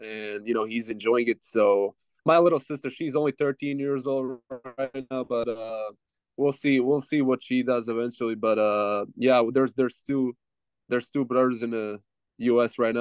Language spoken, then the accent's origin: English; Zagreb, City of Zagreb, Croatia; English is a second language; moved away as an adult; Yeah, born and raised in Zagreb, lived there pretty much my whole life. Left Zagreb in 2020 for to go to college.